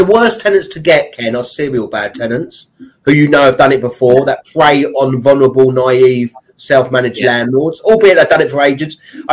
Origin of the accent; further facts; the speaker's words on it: Kenton, London, United Kingdom; I was from London originally. I was from Kenton originally, near Wembley. And then I moved back to London when I was 18 in North London.